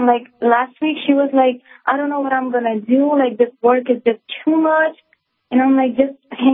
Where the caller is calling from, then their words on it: Pennsylvania, United States; So like I said … I'm calling from Pennsylvania.